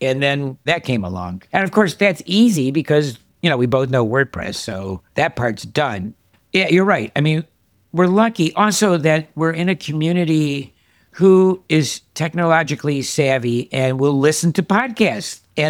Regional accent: Cleveland, Ohio, United States; Because, like, come on, we're both from Cleveland, Ohio.

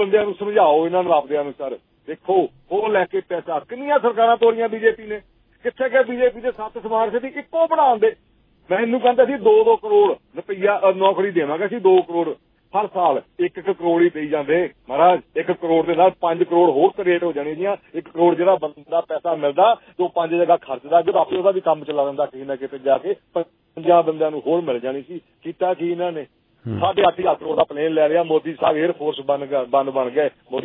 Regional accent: Anandpur, Punjab, India; ਮੇਰੇ ਨਾ ਪਿੰਡ ਦੀ ਗੱਲ ਆਪਦੀ, ਮੇਰੇ ਆਨੰਦਪੁਰ ਹਲਕਾ ਮੇਰਾ ਜ਼ਿਲ੍ਹਾ ਜਲੰਧਰ ਜੀ

